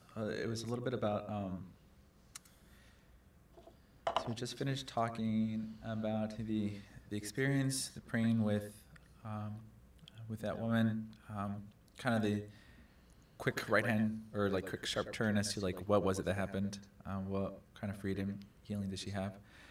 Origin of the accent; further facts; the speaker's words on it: Los Angeles, California, United States; Now, growing up in Los Angeles, so this is what my accent was like growing up. And this is the way I would talk.